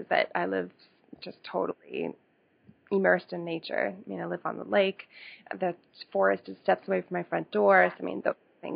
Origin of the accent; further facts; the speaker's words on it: Ontario, Canada; Yes, I'm from Ontario, and I live in a region called Muskoka, which is. It's a largely seasonal community, but I live here full time.